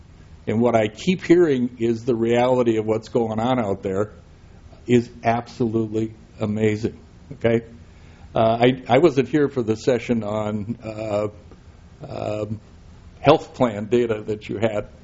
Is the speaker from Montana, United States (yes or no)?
yes; Montana, United States; We have some terminology that I learned growing up in Montana that I cannot use in polite settings.